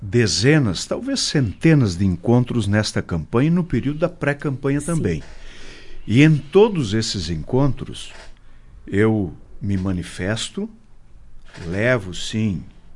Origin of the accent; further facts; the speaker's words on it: Marau, Rio Grande do Sul, Brazil; é aqui, na minha cidade, na minha terra, que eu encontro as forças e a energia para seguir nesta jornada